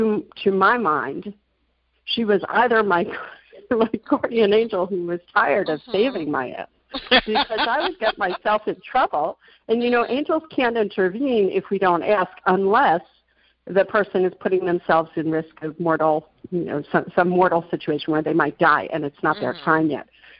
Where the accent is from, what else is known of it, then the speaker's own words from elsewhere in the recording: England, United Kingdom; I'd been out the night before. I'm English.